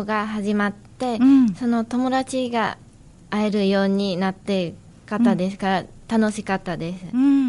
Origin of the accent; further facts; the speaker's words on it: Vietnam; Japanese is a second language; 出身がベトナムです。